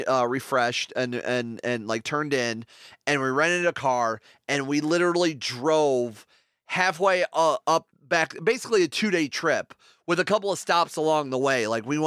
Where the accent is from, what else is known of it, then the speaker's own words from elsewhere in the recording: Ohio, United States; which is around where my hometown is, about 3 hours southeast of me. In Ohio